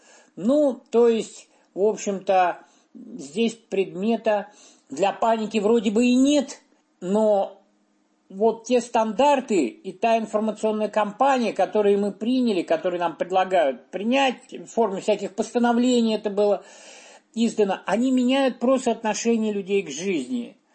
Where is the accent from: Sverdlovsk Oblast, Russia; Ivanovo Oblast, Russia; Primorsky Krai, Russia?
Ivanovo Oblast, Russia; Ivanovo; Вырос я в Иваново, там вот проблема была где-то так свободно искупаться, поплавать, и все речки, водоемы были далеко.